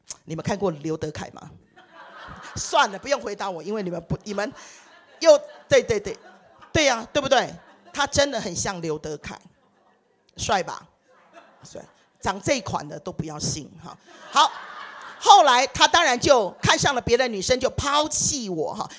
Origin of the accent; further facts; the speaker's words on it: Taiwan; 我来自一个拜偶像的家庭，大部分台湾人都是，我是第一代的基督徒。那以前在我年轻的时候，我信耶稣，第一次我去到教会16岁，